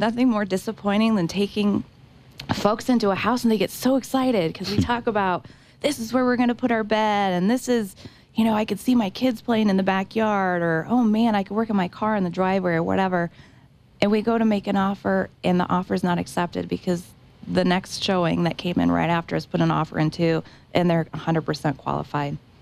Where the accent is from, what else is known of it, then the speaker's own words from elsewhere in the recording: Denver, Colorado, United States; But I've actually, you know, I'm a Denver native. I've born and raised in Denver. I actually spent a handful of years in the late 90s and early 2000s living in Colorado Springs as well.